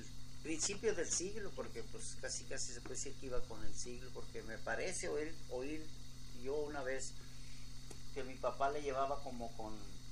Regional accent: Nochistlán, Zacatecas, Mexico; born there; Claro, sí, todos nacimos allá en Nochistlán, Zacatecas.

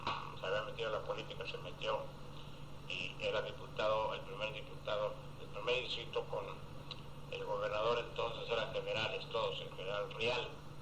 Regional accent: Durango, Mexico; Yo nací en Durango, el 16 de abril de 1919. Durango. Ahí viví con mis padres adoptivos, que es mi hermana y su esposo

